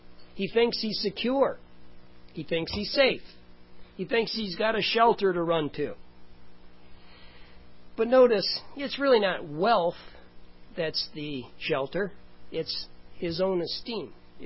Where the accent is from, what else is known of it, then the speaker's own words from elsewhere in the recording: Clinton Township, United States; Growing up in Clinton Township, one of our friends had a bomb shelter.